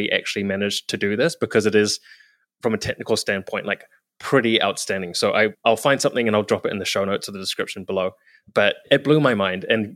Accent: New Zealand; like I was from New Zealand, but like I happened to be in San Francisco and Seattle and Vancouver at that time.

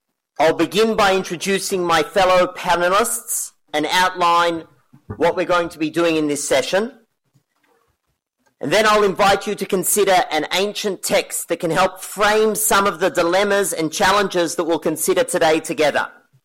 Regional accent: Australia; now in Jerusalem, Israel; As you can hear, I don't have an accent. I'm originally from Australia.

